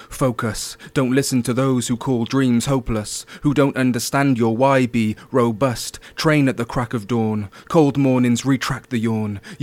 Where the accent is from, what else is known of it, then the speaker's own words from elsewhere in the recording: Wales, United Kingdom; I'm Welsh.